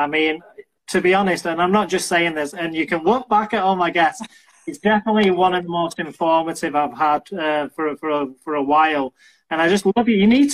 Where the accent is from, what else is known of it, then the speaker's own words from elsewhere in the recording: Rochdale, North West England, United Kingdom; now in North Wales, United Kingdom; I'm originally from Rochdale